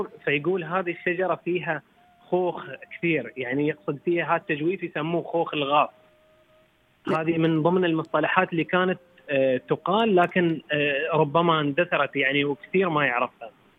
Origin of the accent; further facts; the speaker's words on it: Fujairah, United Arab Emirates; أنا من إمارة الفجيرة.